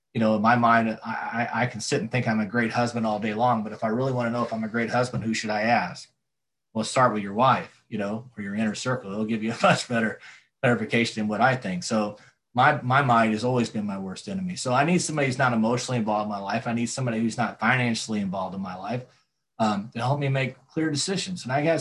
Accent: Midwest, United States; We're both from the Midwest, east and or the upper South, if you want to call it. He's in Nashville, I'm in St. Louis.

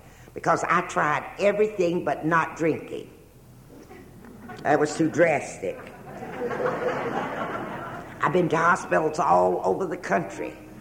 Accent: Nevada, United States; I came from Nevada over here to get sober.

